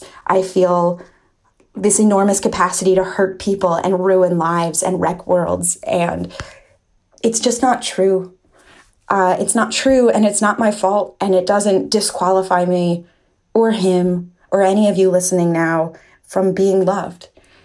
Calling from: New York, United States; I am from New York.

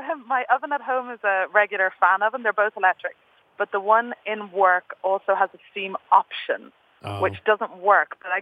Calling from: Ireland; I'm calling from Ireland.

